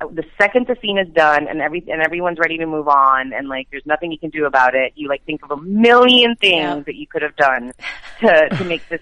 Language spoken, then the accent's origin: English; Puerto Rico; born there; I am Latina. I was born in Puerto Rico. My parents are are Cuban, but I feel Cuba Rican.